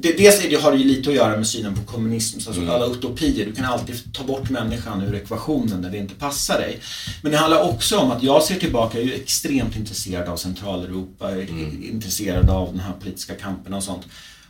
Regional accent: Uppsala, Uppsala County, Sweden; vi skulle ut från Stockholm och tillbaka till Uppsala där jag växte upp

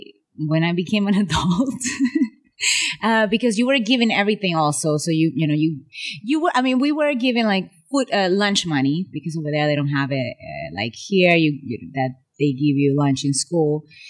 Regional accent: Santo Domingo, Dominican Republic; I grew up in Santo Domingo in the Dominican Republic. It's an island in the Caribbean. And basically, I come from a middle-class background. So we didn't have 6 miles in between each house to each other, but it was a little old neighborhood like Chelsea.

